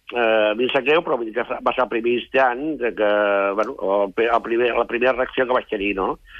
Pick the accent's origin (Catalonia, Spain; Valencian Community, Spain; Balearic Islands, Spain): Catalonia, Spain; Sant Gregori; Vull dir que realment jo no soc d'aquest poble, soc de Sant Gregori